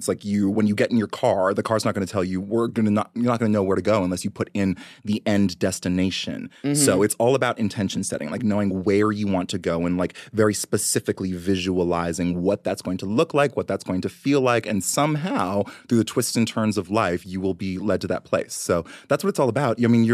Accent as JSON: {"language": "English", "country": "Canada", "tie": "born or raised there", "lives_now": "New York, United States", "said": "naive person my whole life growing up in Canada. And then I moved to New York"}